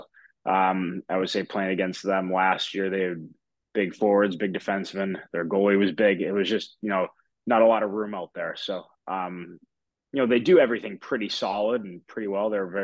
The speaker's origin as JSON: {"language": "English", "town": "Scottsdale", "region": "Arizona", "country": "United States", "tie": "born there", "said": "I was born in Arizona. I was born in Scottsdale, and that was a big part of my hockey falling in love with the game."}